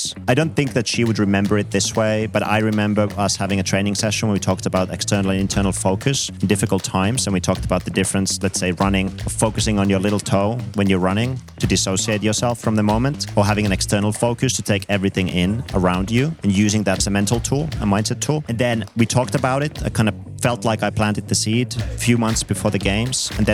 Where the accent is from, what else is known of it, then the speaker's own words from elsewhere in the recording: Finland; English is a second language; moved away; also born or lived in Paris, France; I'm originally from Finland. It's been over 20 years now that I lived abroad.